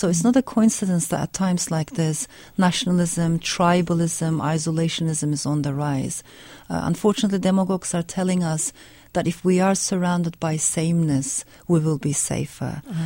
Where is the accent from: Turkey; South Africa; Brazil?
Turkey; Ankara; English is a second language; also born or lived in France; I was born in France. Shortly afterwards, my parents got divorced. With my mother, we came back to Turkey, Ankara.